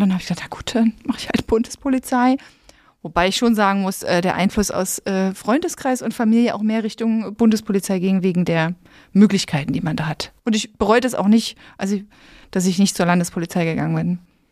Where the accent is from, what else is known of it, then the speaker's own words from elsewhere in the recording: Saxony, Germany; man hört es vielleicht nicht, aber ich komme tatsächlich aus Sachsen.